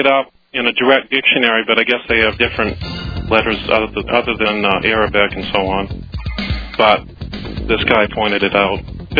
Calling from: Harrison, Maine, United States; Harrison, Maine.

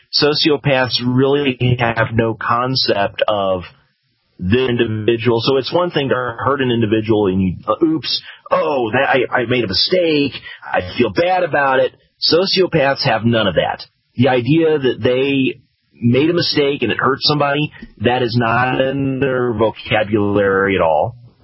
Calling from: Denver, Colorado, United States; I'm calling from Denver, Colorado, my good friend.

